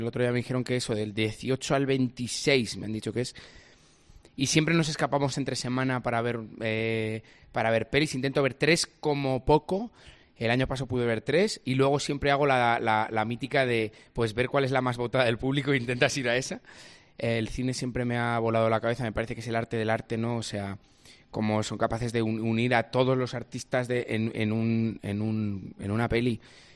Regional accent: Valladolid, Castile and León, Spain; born there; Sí, nací en Valladolid, por supuesto.

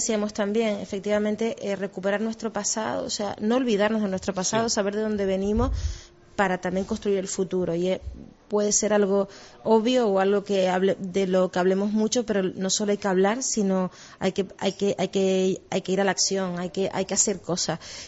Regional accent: Canary Islands, Spain; nuestra identidad como canarios

